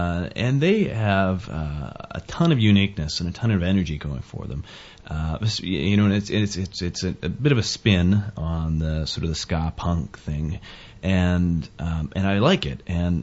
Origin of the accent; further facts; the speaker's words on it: Toronto, Ontario, Canada; also born or lived in Manitoba; So yes, I'm a dick from Toronto, but I used to be a dick from Manitoba.